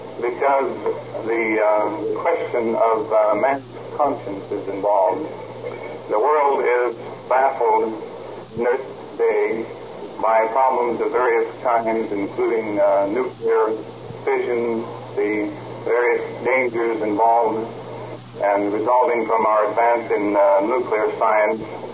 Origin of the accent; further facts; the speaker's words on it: California, United States; I'm from the state of California.